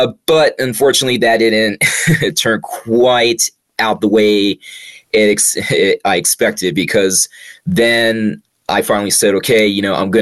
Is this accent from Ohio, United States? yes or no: yes; Youngstown, Ohio, United States; I was visiting my grandparents' house back in my hometown in Youngstown, Ohio.